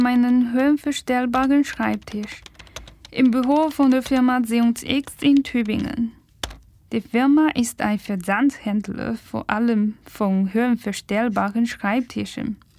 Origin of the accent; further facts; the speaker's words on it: China; German is a second language; now in Germany; Vielleicht haben Sie schon bemerkt, dass Deutsch nicht meine Muttersprache ist. Ich komme eigentlich aus einem asiatischen Land, aus China.